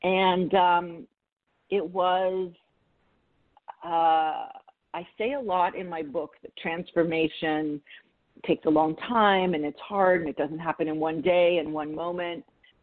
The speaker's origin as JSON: {"language": "English", "country": "Canada", "moved": "as an adult", "said": "I had been practicing law in Toronto. I'm Canadian, so I had come from Canada to New York."}